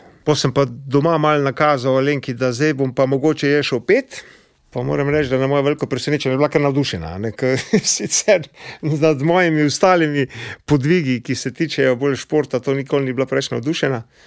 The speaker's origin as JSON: {"language": "Slovenian", "town": "Velenje", "region": "Savinja", "country": "Slovenia", "tie": "born or raised there", "also_born_or_lived": "Slovenj Gradec", "said": "sem rojen v Slovenj Gradcu in živel v mladosti v Velenju"}